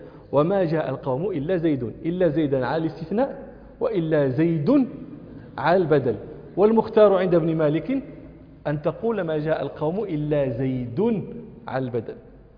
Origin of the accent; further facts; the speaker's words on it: Rabat, Rabat-Salé-Kénitra, Morocco; أنا من جنس غير جنس أهل طنجة، أنا من أهل الرباط من شاء ومولدا، ومن أهل دكالة وصولا، ففي جميع الأحوال لست من أهل طنجة.